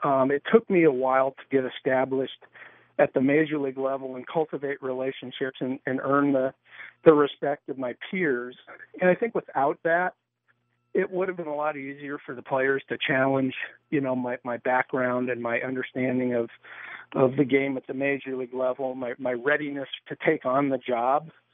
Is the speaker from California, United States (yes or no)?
yes; California, United States; We're both from the Bay Area. We both went to a lot of Golden State Warrior games as kids.